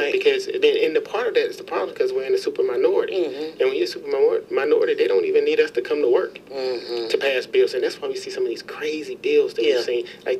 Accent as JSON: {"language": "English", "town": "Nashville", "region": "Tennessee", "country": "United States", "tie": "born or raised there", "also_born_or_lived": "Chattanooga", "said": "Yeah, I was born in Chattanooga, but I was raised in Nashville. I've lived in Nashville since I was 9."}